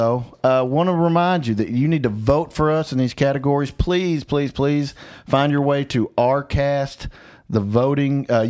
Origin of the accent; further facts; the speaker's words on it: Arkansas, United States; I'm from Arkansas, okay?